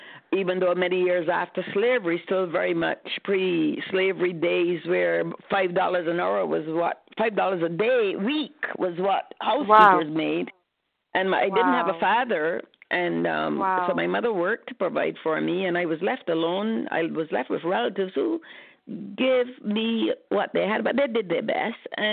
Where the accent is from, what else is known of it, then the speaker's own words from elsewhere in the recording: Barbados; when I was a little girl growing up in Barbados, I was so skinny.